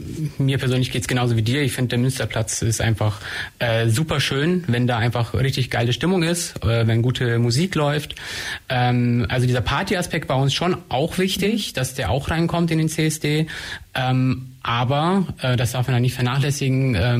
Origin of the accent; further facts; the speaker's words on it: Neu-Ulm, Bavaria, Germany; Als Neu-Ulmer kenne ich das Problem.